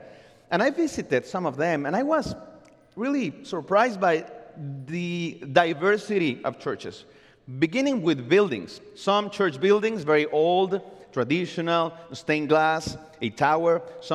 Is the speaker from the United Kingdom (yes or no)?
no; Mexico City, Mexico; English is a second language; moved away as an adult; now in United States; I love the church where I grew up in Mexico City. I love the churches I've been part of my whole life as I'm moving through Mexico and the United States.